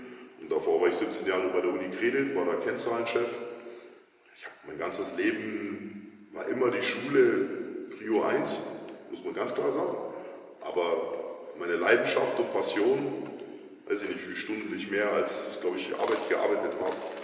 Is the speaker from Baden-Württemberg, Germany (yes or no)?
no; Munich, Bavaria, Germany; ich bin ja polnisches Emigrantenkind, in Perloch aufgewachsen, ja, ich komme aus dem einzigen, oder jetzt Hasenberger noch, aber damals vielleicht eines der härtesten an frühstücklichen Ghettos.